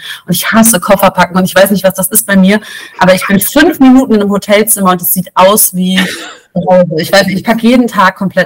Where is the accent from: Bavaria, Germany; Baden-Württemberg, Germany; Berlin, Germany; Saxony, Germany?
Berlin, Germany; das Luxuserlebnis gehabt, in meiner Heimat zu spielen, in Berlin